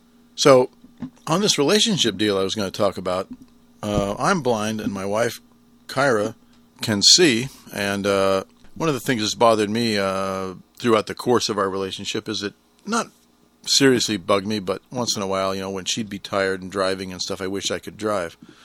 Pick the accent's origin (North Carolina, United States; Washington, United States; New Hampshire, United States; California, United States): California, United States; Well, you know I'm from California, and a lot of people think that's the land of fruits and nuts